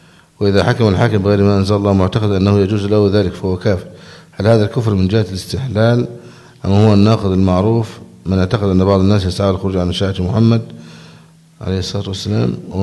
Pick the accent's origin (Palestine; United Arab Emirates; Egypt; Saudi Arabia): Egypt